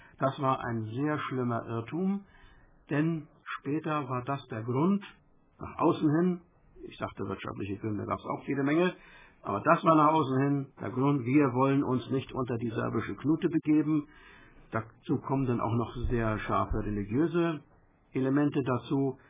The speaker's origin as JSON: {"language": "German", "country": "Slovenia", "said": "ich sehe nicht ein als Slowene, dass ich nur das lernen muss"}